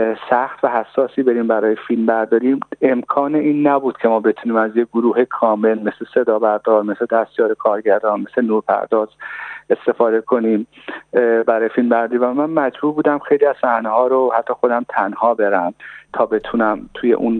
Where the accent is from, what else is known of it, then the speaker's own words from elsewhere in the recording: Iran; من به عنوان یک ایرانی